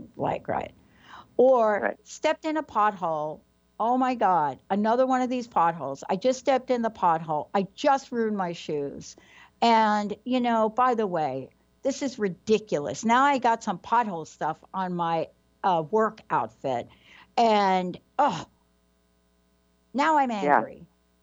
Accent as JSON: {"language": "English", "region": "New York", "country": "United States", "said": "I'm from New York. So, you know, I've stepped in a few potholes, you know, actually I almost drowned stepping in one of them New York potholes."}